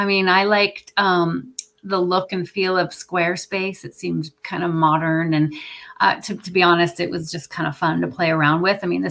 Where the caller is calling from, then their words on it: Seattle, Washington, United States; I'm coming in from Seattle, FYI. So West Coast, East Coast.